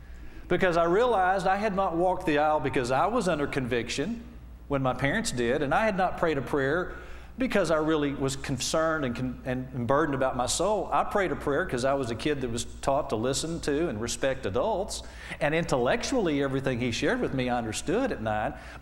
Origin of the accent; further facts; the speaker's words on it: the South, United States; I'm from the South, so I'm just kind of, I'm kind of mystical anyway. You know, we Southerners, we kind of like to get mystical.